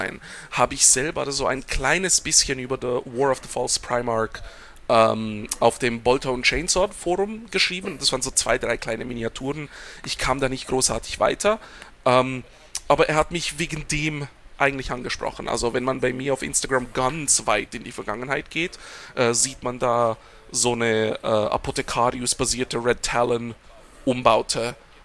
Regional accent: Switzerland; first language Swiss German; German is a second language

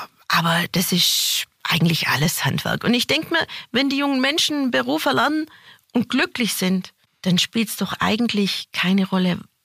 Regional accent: Baden-Württemberg, Germany; das Kammergebiet geht von der Ostalb, wo ich herkomme, bis zum Bodensee.

